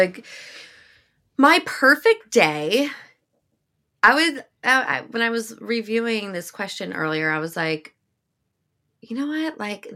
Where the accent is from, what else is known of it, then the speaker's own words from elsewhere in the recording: New Jersey, United States; But I grew up in Monmouth County, which is like 25 minutes. Like where I grew up is like 25, 30 minutes from the beach.